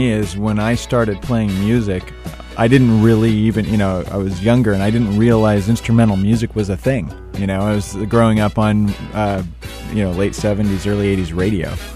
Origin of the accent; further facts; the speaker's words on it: California, United States; now in San Luis Obispo, United States; I am also from Southern California